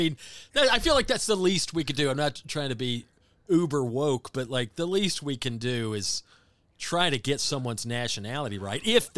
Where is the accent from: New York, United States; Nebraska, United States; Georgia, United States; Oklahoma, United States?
Georgia, United States; Where I grew up in Georgia, we did have a lot of Latinos, primarily Mexican.